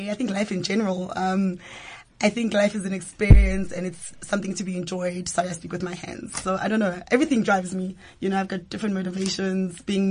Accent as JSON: {"language": "English", "town": "Kempton Park", "region": "Gauteng", "country": "South Africa", "tie": "born or raised there", "said": "born and bred in Jersey, Kempton Park, born and bred. I come from a Zulu Swati mother and a Sotho father. So I'm a Zutu. But my mother is Zulu Swati, but my dad is Sotho."}